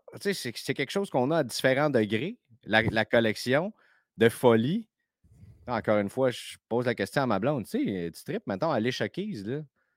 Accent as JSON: {"language": "French", "town": "Quebec City", "region": "Quebec", "country": "Canada", "said": "C'est pas parce que je viens de Québec que je suis habitué de jouer dans le fret."}